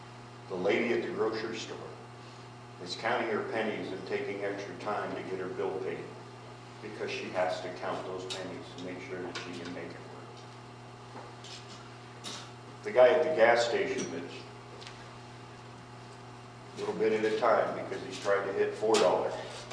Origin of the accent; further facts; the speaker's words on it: Pennsylvania, United States; They go all the way to my hometown in Pennsylvania.